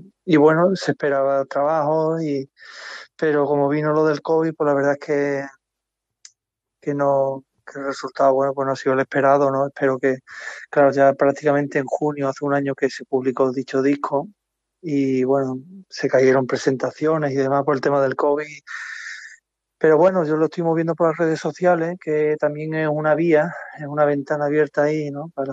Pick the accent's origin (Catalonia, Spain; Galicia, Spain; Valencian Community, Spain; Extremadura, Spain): Extremadura, Spain; cada vez que voy a cantar mi tierra, ¿no? Yo lo digo muchas veces, y sobre todo a Badajoz, capital, ¿no? O a Cáceres, a sitios donde el cante, a cualquier sitio donde en verdad en Extremadura